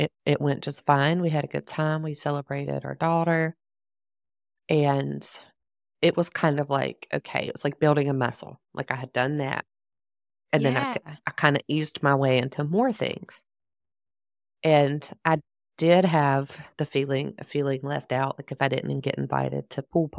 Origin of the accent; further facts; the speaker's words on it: Southern US, United States; accent: Southern; And I've noticed, as y'all can tell from my accent, I'm from the South, born and raised.